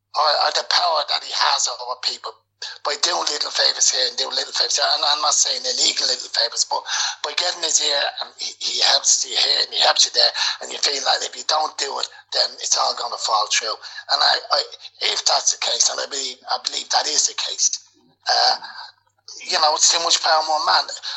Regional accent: Ireland; We're all Irish. I mean, I love Ireland winning

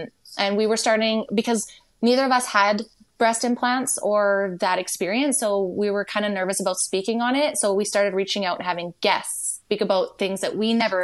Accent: British Columbia, Canada; I'm from a province called British Columbia. I live in the Okanagan Valley. So that's kind of like the California of Canada is what usually people refer it to. It's kind of like a wine country, cannabis country, all lakes and mountains and trees and nature.

